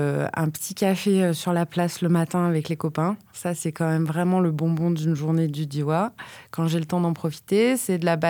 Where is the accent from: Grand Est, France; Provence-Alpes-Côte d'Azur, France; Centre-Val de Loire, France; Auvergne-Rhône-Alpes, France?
Auvergne-Rhône-Alpes, France; Saint-Étienne; now in Die, France; Je viens de la Loire, de Saint-Étienne, pas loin.